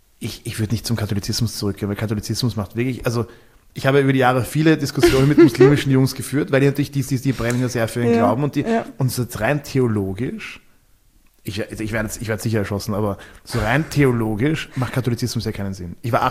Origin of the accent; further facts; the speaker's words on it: Austria; Wir dürfen als Österreicher gar nicht jetzt mit dem Finger auf andere Länder zeigen.